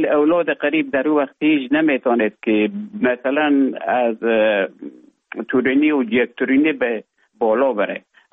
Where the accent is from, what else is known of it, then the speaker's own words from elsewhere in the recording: Afghanistan; moved away as an adult; also born or lived in Russia; now in Finland; من در افغانستان بودم. بعد از ای که از افغانستان طالبا آمدن به اوج گذاره محکمه که مشکل بود و آمدم به طرف های روسیه و از روسیه آمدم به ایج بفنلا.